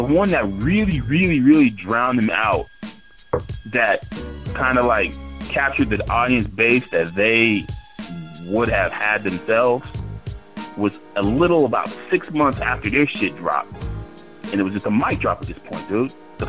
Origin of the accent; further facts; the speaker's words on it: Los Angeles, California, United States; because look, man, I grew up on Crenshaw's Fossil.